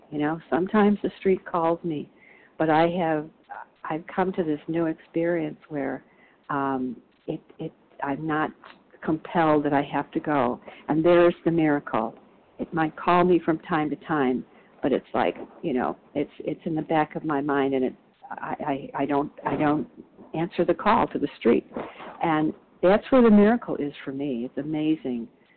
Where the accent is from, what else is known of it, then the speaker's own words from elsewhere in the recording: Illinois, United States; I'm from Illinois.